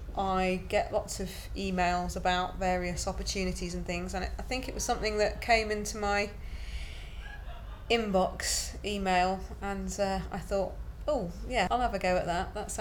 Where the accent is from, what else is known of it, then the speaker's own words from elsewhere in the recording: Derby, East Midlands, United Kingdom; I'm 38 today. It's my birthday today. And I'm from Derby.